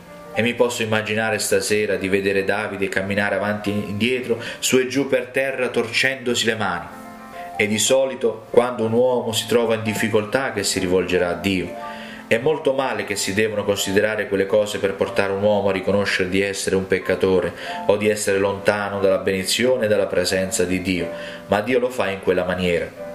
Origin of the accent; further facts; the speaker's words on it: Ireland; Italian is a second language; Dissi: sono irlandese, mia moglie è tedesca, il mio bambino è indiano e io sto parlando spagnolo.